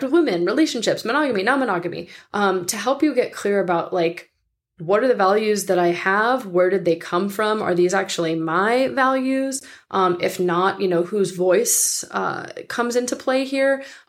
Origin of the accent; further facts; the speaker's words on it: Chatsworth, California, United States; I grew up in Chatsworth, which is where Spahn Ranch was, which is where the Manson family lived.